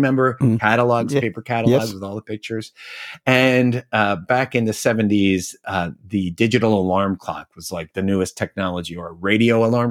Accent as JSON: {"language": "English", "region": "New York", "country": "United States", "tie": "born or raised there", "lives_now": "California, United States", "said": "I grew up in New York. Yep. I live now in California."}